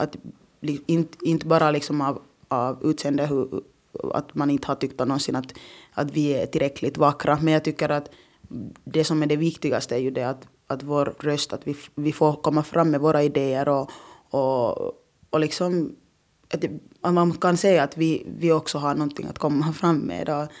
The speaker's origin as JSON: {"language": "Swedish", "country": "Finland", "tie": "born or raised there", "first_language": "rw", "said": "Jag ska liksom lära mig mitt modersmål som är då Kinyarwanda och då också samtidigt lära mig då finska och svenska."}